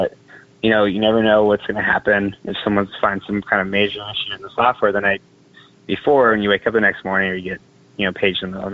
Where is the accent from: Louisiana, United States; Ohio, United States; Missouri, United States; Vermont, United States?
Ohio, United States; Cincinnati; I am a software developer at Epic, which is a healthcare software company. I grew up in Cincinnati, Ohio, and graduated from Miami with a degree in computer science in 2014.